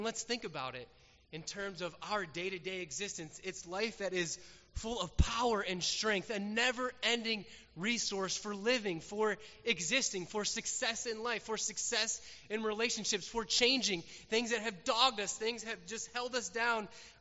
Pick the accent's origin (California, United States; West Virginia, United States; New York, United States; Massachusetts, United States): New York, United States; And they get to me, and I'm like, oh, I'm from New York.